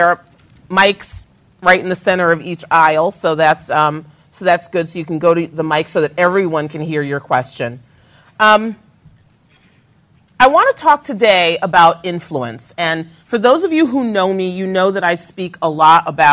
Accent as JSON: {"language": "English", "region": "New York", "country": "United States", "said": "I get to wear open-toed shoes, and I'm from New York. It's freezing there now."}